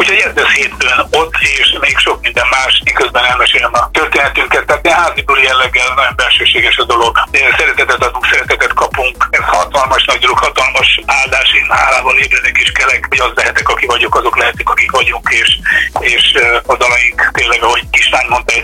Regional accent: Miskolc, Borsod-Abaúj-Zemplén, Hungary; born there; Szombaton otthon Miskolcon játszunk, a Sorcsanokban, és hétfőn pedig Békés Csabán tényleg lezárul ez a nyári turné, és mind a két város, hát a belső azért, mert a szívem Csücske, hiszen ott születtem

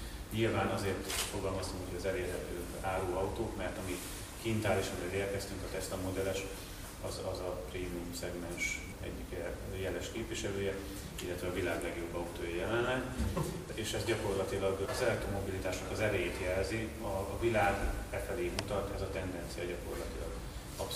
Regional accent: Debrecen, Hajdú-Bihar, Hungary; én jó magam is debreceni vagyok

